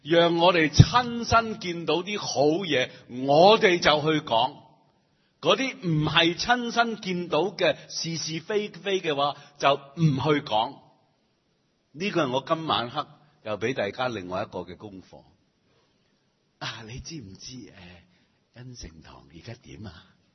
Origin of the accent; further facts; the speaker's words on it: Chaozhou, Guangdong, China; 我系潮州人啊，咁我哋潮人生命堂啊，我哋潮人生命堂成日讲潮州话噶